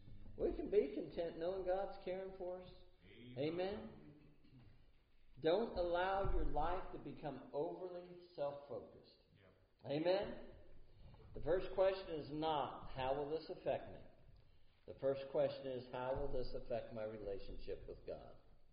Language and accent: English; United States; You know, beyond I'm an American, and I do identify that way.